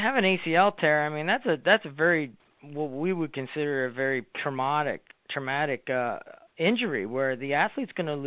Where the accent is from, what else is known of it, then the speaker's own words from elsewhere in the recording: Pennsylvania, United States; I'm from central Pennsylvania in the good old USA. I know you're up there in Canada and things. So I grew up in Pennsylvania. I'm native here, and I just never really left the state.